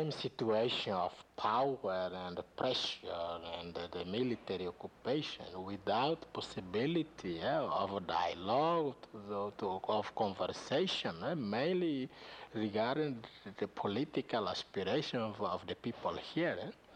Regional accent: Baucau, Timor-Leste; Yes, I am from Baucau.

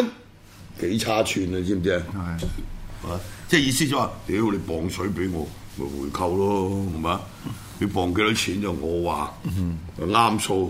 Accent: Hong Kong; 攞我哋剝削我哋香港人嘅血汗錢，跟住你再去大陸投資。

